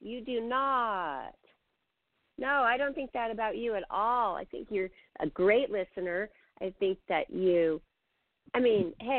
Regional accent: Seattle, Washington, United States; I always remember that because I'm from Seattle.

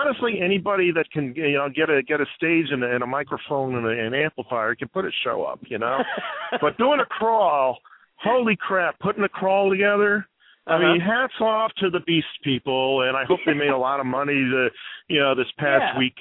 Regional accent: New York, United States; It being a New Yorker, it reminds me of New York in that it's a walking neighborhood with a real sense of community.

